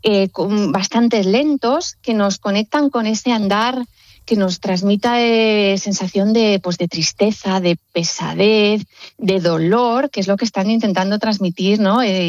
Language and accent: Spanish; Valladolid, Castile and León, Spain; Yo que soy de Valladolid